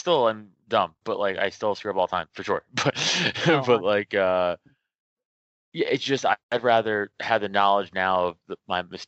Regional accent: Staten Island, New York, United States; I'm from Staten Island, so Manhattan's right across the goddamn river

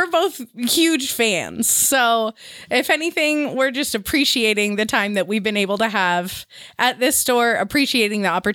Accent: California, United States; I'm originally from the Bay Area, but I had never been to an Amoeba location until I moved to Southern California.

